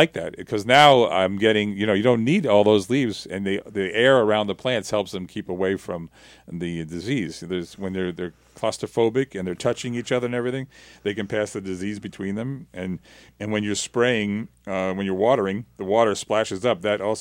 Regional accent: Ireland; I'm an Irishman.

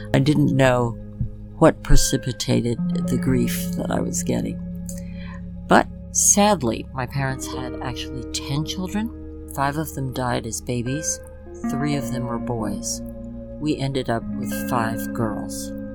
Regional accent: Washington, District of Columbia, United States; born there; my parents arrived in 1945, and I was born in 1946 in Washington, D.C. So I'm the only one who was born in the United States.

